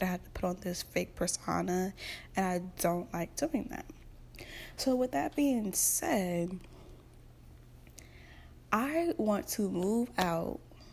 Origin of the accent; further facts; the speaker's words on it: Virginia, United States; now in Maryland, United States; I am originally from Virginia, but I go to school in Maryland, well, college in Maryland.